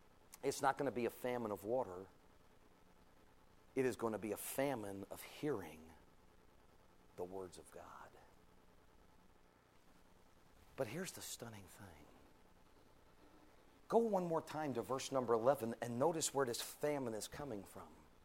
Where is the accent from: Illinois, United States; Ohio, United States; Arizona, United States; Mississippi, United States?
Arizona, United States; And Sunday morning in the state of Connecticut, like my home state of Arizona, there will be multitudes of Christians that will deny the Bible.